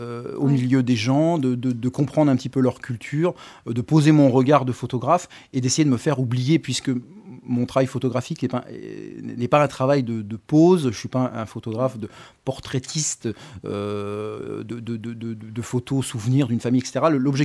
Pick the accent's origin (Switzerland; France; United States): France; on vient d'Europe, on est français